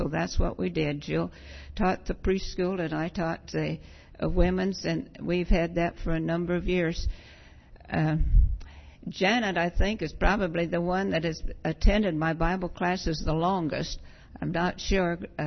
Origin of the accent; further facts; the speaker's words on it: Kansas, United States; Well, first of all, I grew up in Kansas. I was saved as a teenager.